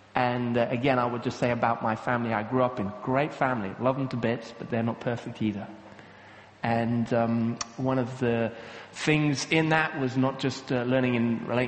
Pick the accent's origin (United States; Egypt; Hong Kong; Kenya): Kenya; As I was growing up in Kenya, in Africa, which again, the way they do family there is very different.